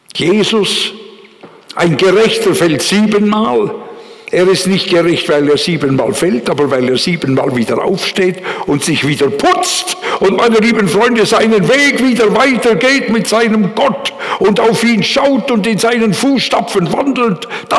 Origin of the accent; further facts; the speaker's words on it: Bern, Switzerland; Ich bin ja ein Berner.